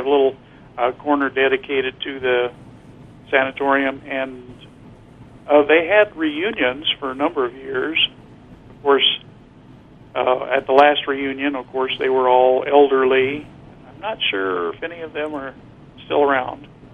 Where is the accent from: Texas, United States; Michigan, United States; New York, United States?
Texas, United States; El Paso; moved away as an adult; No, actually, I'm from El Paso, born and raised there, lived there 30 years before I moved up here. I've been up here 26 years, so I'm one of the new kids.